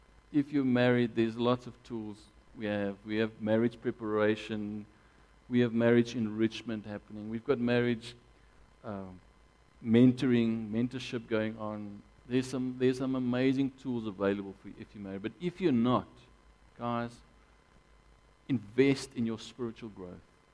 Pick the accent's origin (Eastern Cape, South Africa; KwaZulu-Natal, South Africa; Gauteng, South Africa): Gauteng, South Africa; I grew up just outside Pretoria in a very protected environment.